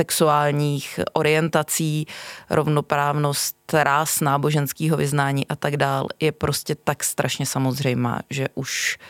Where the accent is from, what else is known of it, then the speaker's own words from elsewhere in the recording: Brno, South Moravian Region, Czechia; já mám rodinu v Brně, já jsem původně z Brna.